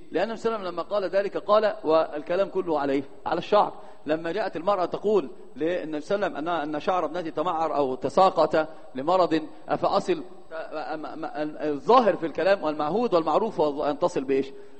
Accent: Egypt; يعني الإشارب اللي يسموه شارب عندنا في مصر

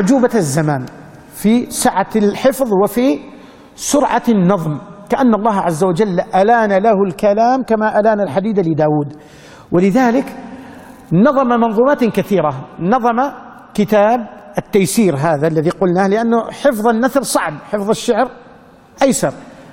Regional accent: Hijaz, Saudi Arabia; طفش زي ما يقولوا عندنا في الحجاز، يضيع طفش

